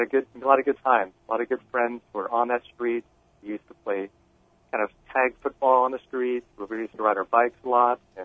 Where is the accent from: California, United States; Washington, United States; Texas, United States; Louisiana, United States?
California, United States; San Gabriel; I grew up in the city of San Gabriel. It's just south of Pasadena, if you've ever seen the Rose Parade. Probably know that area of where I grew up. And it's just outside of Los Angeles.